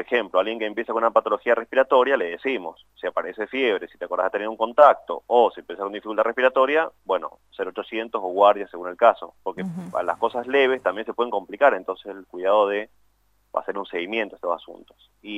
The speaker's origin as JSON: {"language": "Spanish", "region": "Mendoza", "country": "Argentina", "said": "La mayoría de las personas somos de Gran Mendoza"}